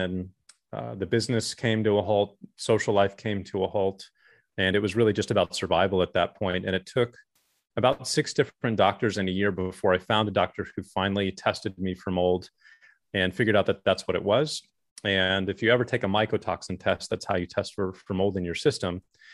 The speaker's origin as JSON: {"language": "English", "region": "Texas", "country": "United States", "tie": "born or raised there", "said": "growing up in Texas, it's Tex-Mex, queso and margaritas and, you know, all of those types of foods that I'd loved and lived on."}